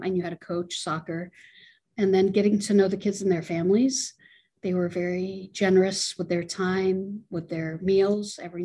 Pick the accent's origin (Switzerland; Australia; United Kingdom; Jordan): Jordan; moved away as an adult; now in United States; I came to the United States when I was 18. I was born and raised in Jordan, came to college, and my senior year, I applied for asylum. I'm gay.